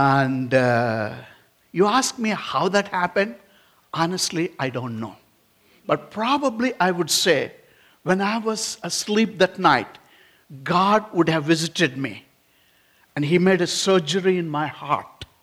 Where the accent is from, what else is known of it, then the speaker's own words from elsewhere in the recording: India; I come from India, and I was saved when I was 17 years old from a Hindu family.